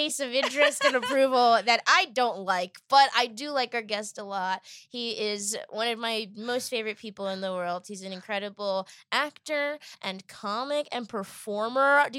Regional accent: Boston, Massachusetts, United States; And I think I'm from Boston. And so maybe because of the Pets or football games, sports games, I've seen the blimp a lot.

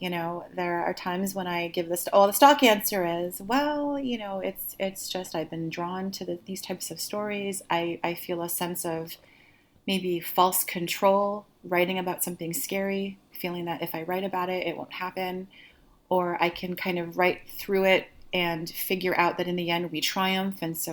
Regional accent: Canada; I was living in Seattle and I'm Canadian.

